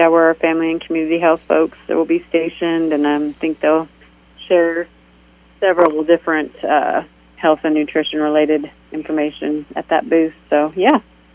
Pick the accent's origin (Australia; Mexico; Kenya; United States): United States; Colorado; Southeast Colorado.